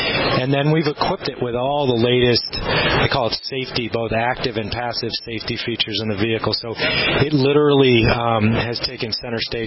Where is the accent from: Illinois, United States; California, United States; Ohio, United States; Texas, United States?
Illinois, United States; Chicago; back and forth to Chicago, my hometown.